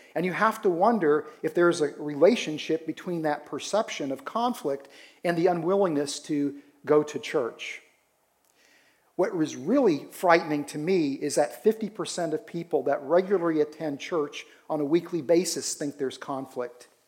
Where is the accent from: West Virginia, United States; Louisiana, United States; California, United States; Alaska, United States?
West Virginia, United States; Now, I grew up in West Virginia, and I know what grits are